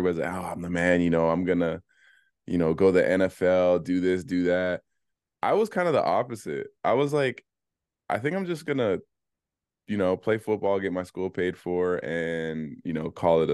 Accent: Mississauga, Ontario, Canada; So, growing up in Mississauga, Ontario, I was a basketball player.

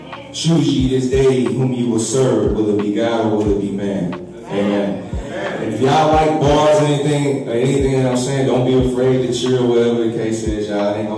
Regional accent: East St. Louis, Illinois, United States; now in Mount Vernon, United States; I'm from East St. Louis. I used to gangbang. I used to do all those things. Yes, sir. Yes, sir. So then I got married, moved down to Mount Vernon.

